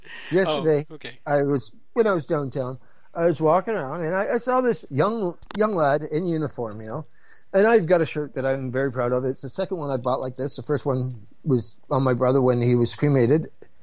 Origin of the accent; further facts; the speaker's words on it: Ontario, Canada; I grew up in Ontario.